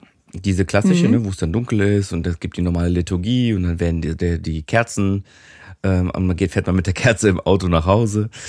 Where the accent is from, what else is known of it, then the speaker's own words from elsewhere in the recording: Cologne, North Rhine-Westphalia, Germany; Ja, ich komme auch aus Köln.